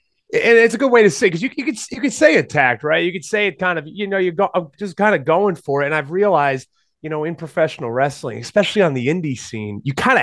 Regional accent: Rhode Island, United States; So I'm from Rhode Island originally.

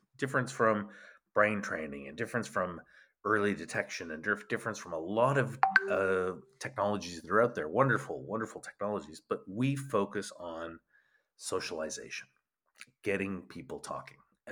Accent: Calgary, Alberta, Canada; I grew up in Calgary.

